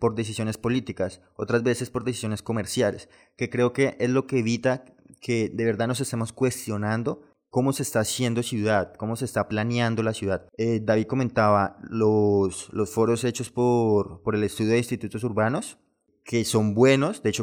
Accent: Colombia; los tres somos arquitectos colombianos

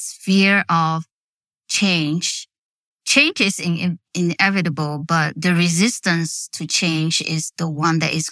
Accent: Malaysia; now in United States; I'm from Malaysia. I'm Chinese Malaysian. I'm Chinese Malaysian American who has lived in America for 34 years.

